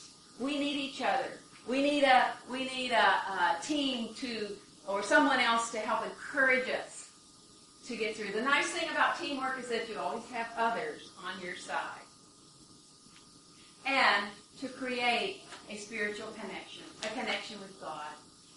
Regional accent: Michigan, United States; I'm from Michigan, and it's already getting fall there

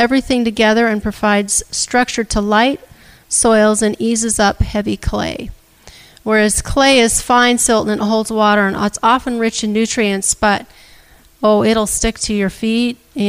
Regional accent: Colorado, United States; where I first learned to garden at my home growing up in Colorado, we were under the pine trees, and we had a lot of sand.

